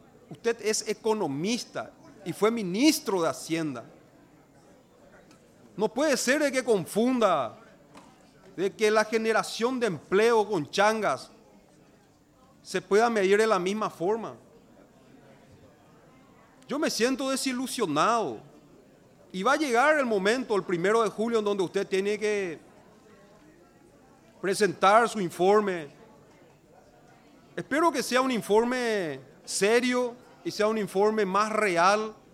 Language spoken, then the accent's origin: Spanish; Paraguay; vamos a salir de la pobreza como ciudadanos paraguayos